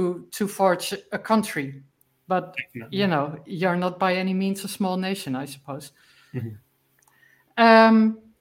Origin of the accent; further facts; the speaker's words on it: Netherlands; and I'm from the Netherlands, and we are a nation of 16, 17 million.